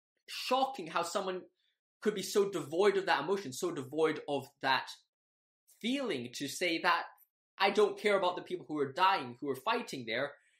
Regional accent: Hong Kong; I grew up in Hong Kong all my life. I've only been to America twice

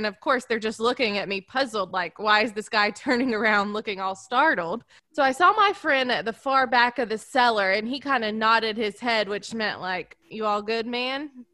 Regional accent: South Carolina, United States; Most likely I will butcher many a name throughout this story because I'm from South Carolina

